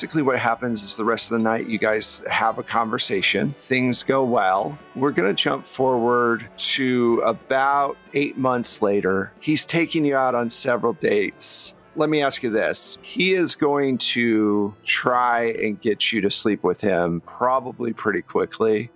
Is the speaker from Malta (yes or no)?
no; New York, United States; moved away as an adult; No, I'm from New York. My dad sent me out here a few years ago to look over some of his business.